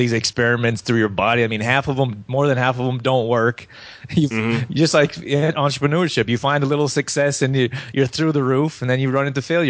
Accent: Canada; also born or lived in California; I grew up here in Canada, and we had like 16 games a season for baseball.

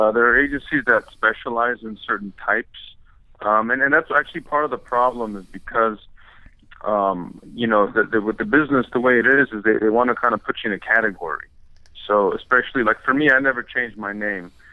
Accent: Los Angeles, California, United States; Yeah, I'm from L.A., born and raised, I grew up out here. I've never moved.

